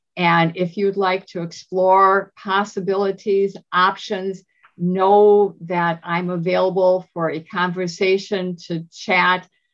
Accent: Wisconsin, United States; I do have a fondness for everyone from Wisconsin, since that's my home state.

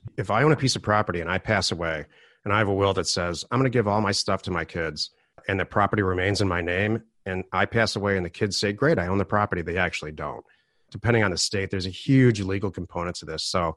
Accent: Michigan, United States; I'm from Michigan, and all of Michigan, I can't get to work with any product type

